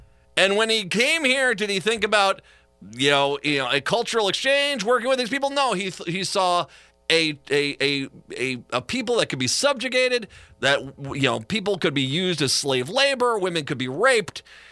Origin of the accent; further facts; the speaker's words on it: Rhode Island, United States; Now, when I was a kid, I grew up in Rhode Island